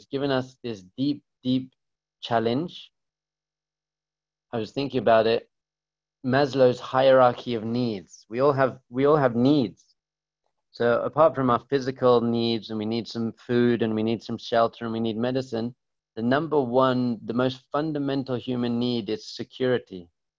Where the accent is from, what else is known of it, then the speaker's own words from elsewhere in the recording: England, United Kingdom; I grew up in England and I studied philosophy at Manchester University.